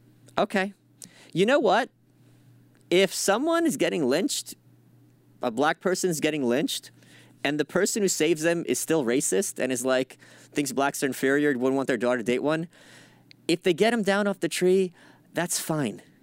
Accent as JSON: {"language": "English", "town": "New York City", "region": "New York", "country": "United States", "said": "It's fun as a New Yorker watching it because you can see exactly what streets they were filming on."}